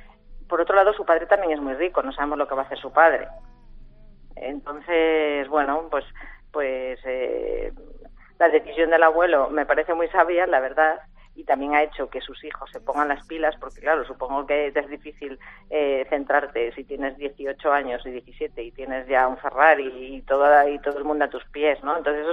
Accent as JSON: {"language": "Spanish", "town": "León", "region": "Castile and León", "country": "Spain", "said": "Yo soy de León."}